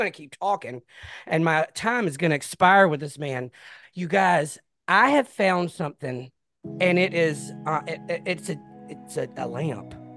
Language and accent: English; Mississippi, United States; I kept it because I'm from Mississippi, and we were just so excited.